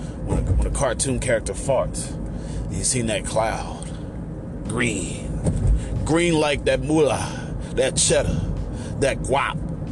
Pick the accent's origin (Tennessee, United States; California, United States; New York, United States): New York, United States; As a New Yorker, I root for every New York team to have success.